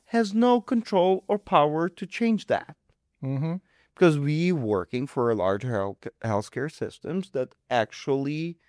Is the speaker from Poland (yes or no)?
no; Ukraine; English is a second language; moved away as an adult; now in Chicago, United States; I was born and raised in Ukraine, and I moved to United States about 14 years ago. Mm-hmm. I landed in Chicago